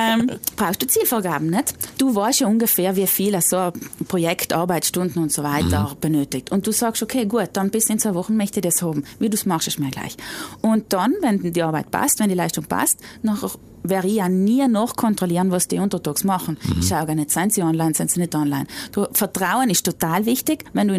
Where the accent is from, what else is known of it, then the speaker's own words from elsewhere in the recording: South Tyrol, Italy; Wir haben gesagt, wir sind Südtiroler und sofort haben wir die Wohnung gekriegt.